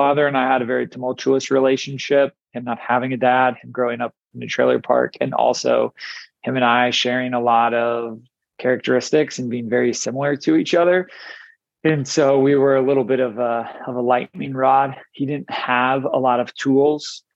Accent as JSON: {"language": "English", "town": "Chicago", "region": "Illinois", "country": "United States", "tie": "born or raised there", "also_born_or_lived": "Tulsa, Oklahoma", "said": "So I was born in Tulsa, Oklahoma. Okay. When I was one, we moved to Chicago. I lived in Chicago for 3 years."}